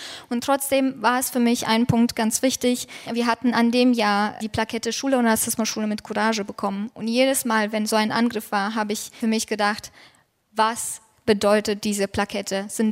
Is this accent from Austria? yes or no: no; Romania; Ich bin Rumänin